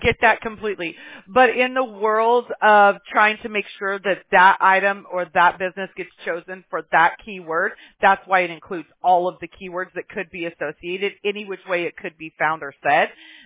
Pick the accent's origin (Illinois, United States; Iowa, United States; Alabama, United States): Alabama, United States; Mobile; born there; I was born in Mobile, Alabama, so I'm from the backwoods myself.